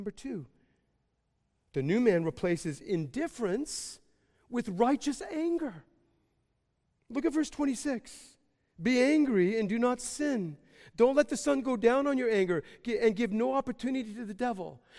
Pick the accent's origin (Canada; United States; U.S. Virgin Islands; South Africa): Canada; Oshawa, Ontario; I was born and raised in Oshawa, Ontario.